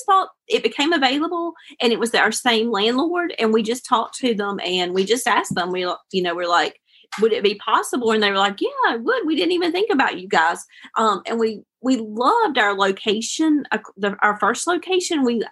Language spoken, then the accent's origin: English; North Carolina, United States; We're originally from Wilkes County, so we're not far at all from Boone from there.